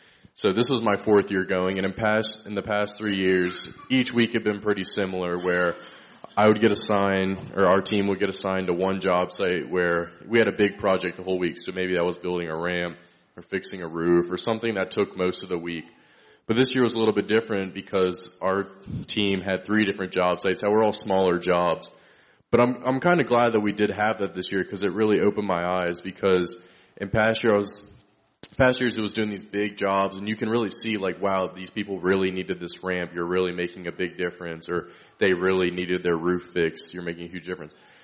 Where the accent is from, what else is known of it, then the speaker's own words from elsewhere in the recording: Hollywood, California, United States; I'm from Hollywood.